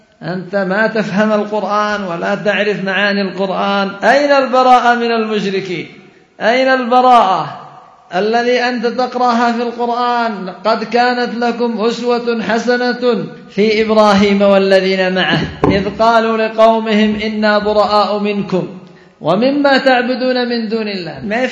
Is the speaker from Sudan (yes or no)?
no; Yemen; بل بعضهم عندنا في اليمن من بعض